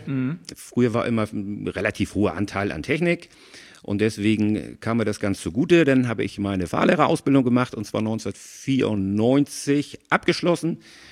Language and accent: German; Schwarzenberg, Saxony, Germany; also born or lived in Hamburg; Ich bin in Hamburg geboren, bin aber in Schwarzenweg groß geworden mit einer kurzen Ausnahme. Meine Eltern sind damals nach Sams gezogen.